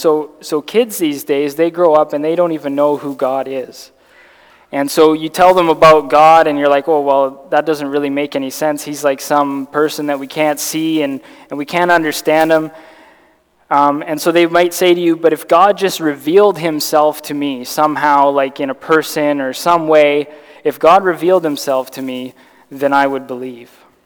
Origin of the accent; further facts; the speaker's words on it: Victoria, British Columbia, Canada; I'm from Victoria. I was born and raised in Victoria, and I grew up in a Christian home, and I went to Victoria Gospel Chapel until I was 10 years old